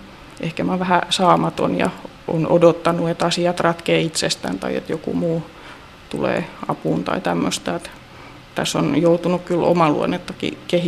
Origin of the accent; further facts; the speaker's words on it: Turku, Southwest Finland, Finland; kun mä olen turkulainen, mä en ole edes porilainen.